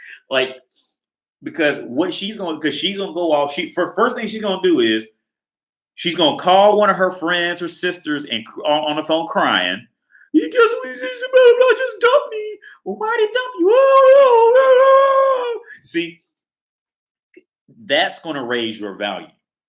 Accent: Corrine Township, Ohio, United States; I came from Corrine Township, the small suburban part outside of Cincinnati.

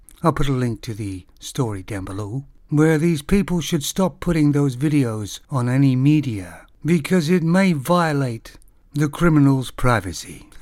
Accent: Canada; Now, this news item is about my home country, Canada.

